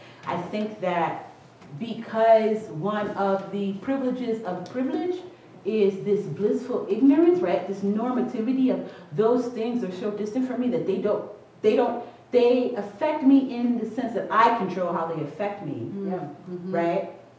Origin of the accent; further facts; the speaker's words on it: Long Beach, California, United States; you know, I grew up in Long Beach and that sounds like gangs.